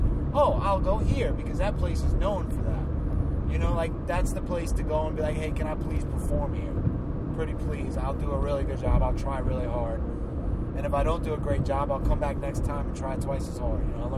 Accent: New Orleans, Louisiana, United States; I'm from New Orleans, so I see it every day.

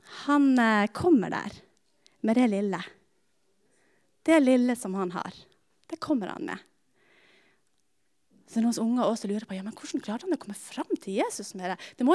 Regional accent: Stokmarknes, Nordland, Norway; Det er liksom flere folk enn det bodde det på Stokmarknes der jeg kommer ifra.

